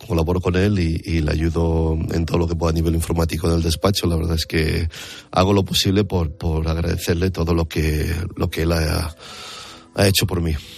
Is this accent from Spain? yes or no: yes; Spain; Y decía, sí, sí, soy de España.